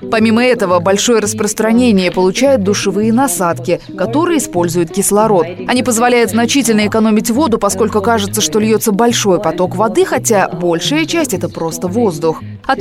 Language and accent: Russian; Bavaria, Germany; Например, в Баварии, откуда я родом, стоимость одного кубического метра воды составляет более 5 евро.